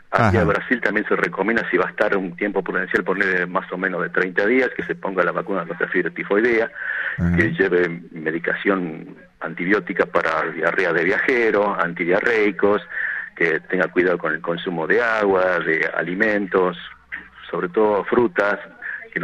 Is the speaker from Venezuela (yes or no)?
no; Argentina; los argentinos generalmente vamos a esos lugares de la costa